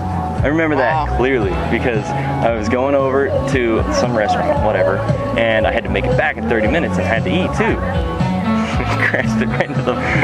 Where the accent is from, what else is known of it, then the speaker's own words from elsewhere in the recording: Arizona, United States; hey, you know, I'm from Arizona, like, got guns, it's cool